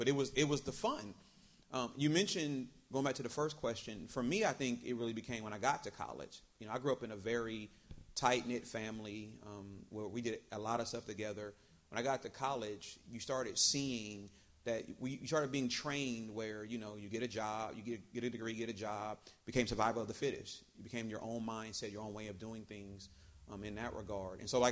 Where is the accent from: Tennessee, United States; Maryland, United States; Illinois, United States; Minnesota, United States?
Illinois, United States; Growing up in Illinois, the best time to go outside was when it was snowing.